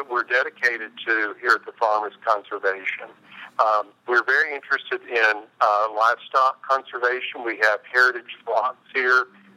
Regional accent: Arkansas, United States; Well, yeah, I grew up in Arkansas, and it's always been home for me.

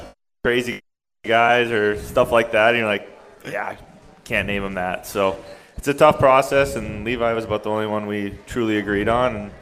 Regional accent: Minnesota, United States; now in Nashville, United States; I'm from Minnesota. My family's from Minnesota.

